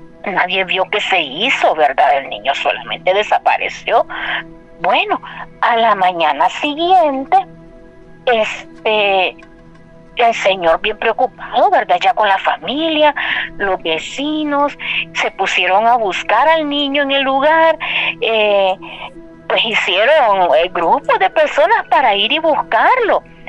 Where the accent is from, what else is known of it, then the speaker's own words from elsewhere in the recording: San Salvador, El Salvador; un pueblo que tiene mucha historia, muy bonito aquí en mi país, se llama Panchimalco.